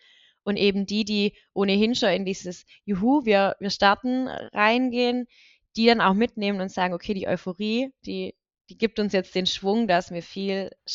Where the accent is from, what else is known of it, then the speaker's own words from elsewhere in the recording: Reichenbach im Täle, Baden-Württemberg, Germany; Also ich bin in Reichenbach im Täle groß geworden und ist ein Teilort von der Gemeinde Deggingen. Es sind 1700 Einwohner.